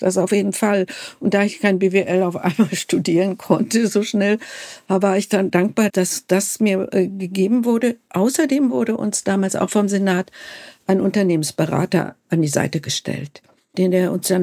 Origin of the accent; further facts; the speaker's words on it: West Germany, Germany; Aber das sind ja Gegenden, die für mich als Wessi gar nicht zugänglich waren.